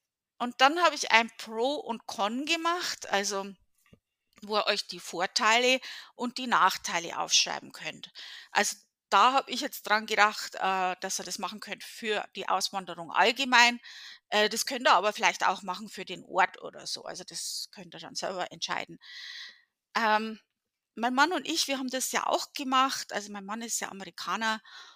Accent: Bavaria, Germany; now in Connecticut, United States; Ich bin selber ausgewandert. Also ich bin von Bayern nach Connecticut gezogen.

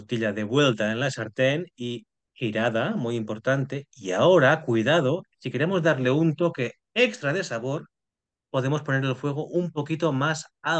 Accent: Catalonia, Spain; como soy catalán

